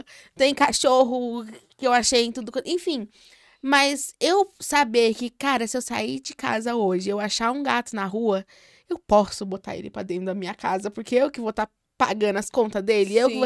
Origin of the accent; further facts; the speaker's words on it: São Paulo, Brazil; A gente é da Zona Leste de São Paulo, viu, exatamente, gente?